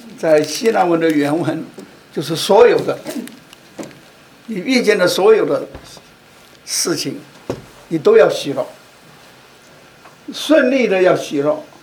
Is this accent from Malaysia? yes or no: no; China; 我记得啊，好像我们中国人有传统，家庭里头那一天一定要吃鱼啊。